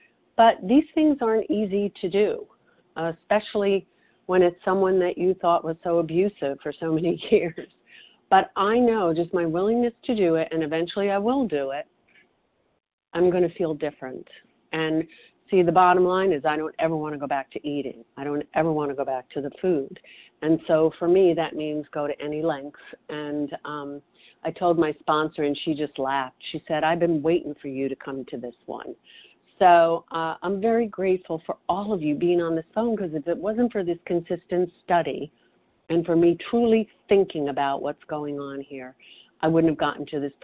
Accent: New Jersey, United States; I'm from New Jersey, and I am definitely a compulsive overeater.

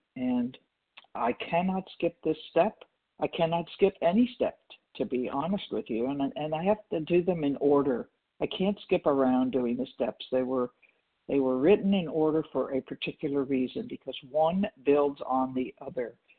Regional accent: Walnut Creek, California, United States; And I'm from California, Walnut Creek.

